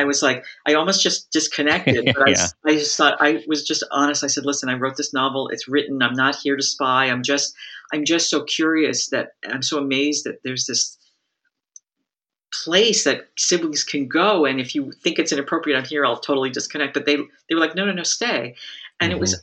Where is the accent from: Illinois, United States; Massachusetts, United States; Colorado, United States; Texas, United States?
Massachusetts, United States; We're both Jewish. She grew up in New Jersey. I grew up in Massachusetts.